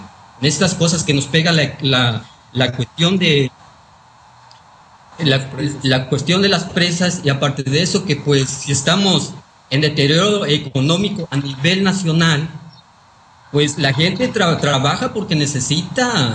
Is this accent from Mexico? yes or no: yes; Mexico; nuestros derechos como ciudadanos y como mexicanos y como personas afectadas